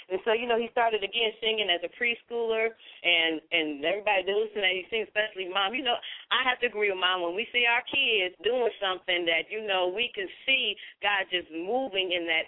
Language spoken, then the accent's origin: English; New England, United States; Oh, because I guess originally I am from New England.